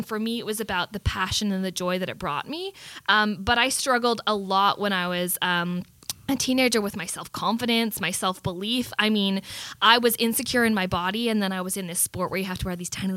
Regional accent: Canada; born there; Canada, okay? I was born in Canada.

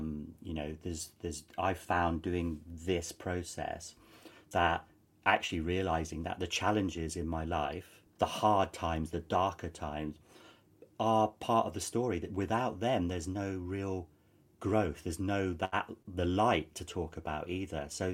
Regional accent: England, United Kingdom; I'm not really sure. I'm English, you know, really confused.

